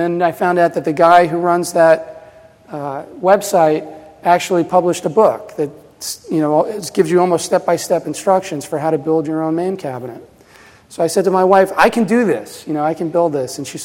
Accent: New Jersey, United States; Growing up in New Jersey, we had a lot of video games. I grew up in the 70s and early 80s, and video games were everywhere.

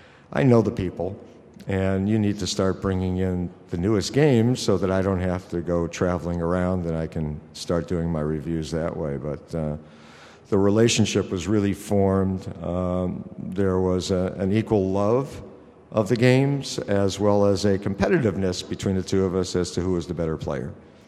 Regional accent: Chicago, Illinois, United States; growing up in Chicago, pinball deprived because there was no pinball.

